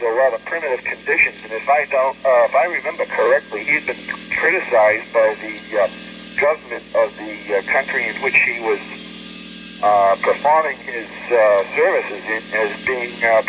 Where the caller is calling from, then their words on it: Massachusetts, United States; I'm calling from Massachusetts.